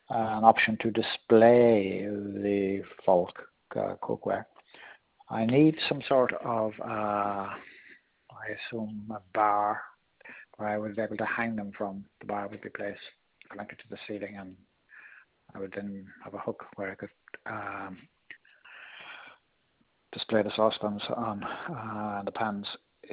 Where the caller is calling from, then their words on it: Ireland; I'm calling you from Ireland.